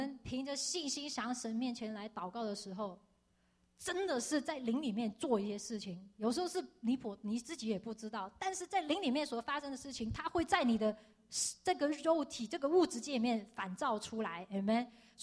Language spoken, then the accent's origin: Chinese; Hong Kong; 我小时候在香港上课的时候